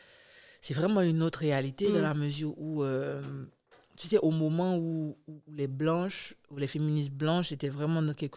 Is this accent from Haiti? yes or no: yes; Haiti; Quand je regarde ma réalité en tant qu'haïtienne, la réalité des femmes dans mon pays